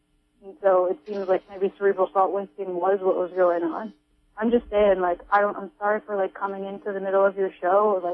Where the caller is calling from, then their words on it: Phillipsville, California, United States; Phillipsville.